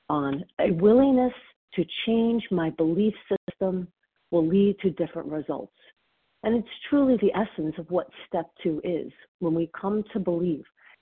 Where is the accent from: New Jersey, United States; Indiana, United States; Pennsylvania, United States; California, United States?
New Jersey, United States; I'm from New Jersey.